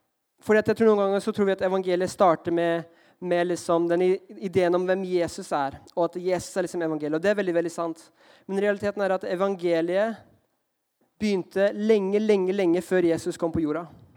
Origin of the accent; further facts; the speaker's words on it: Thailand; Jeg er oppvokst i Thailand, men mamma er norsk, og pappa fra Filippinene